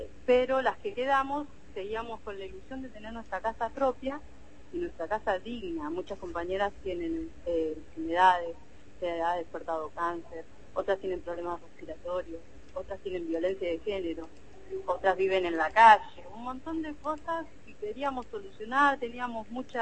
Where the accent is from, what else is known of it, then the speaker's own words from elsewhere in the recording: Argentina; yo siento hoy por hoy que la Argentina cambió tanto que ya no me siento argentina.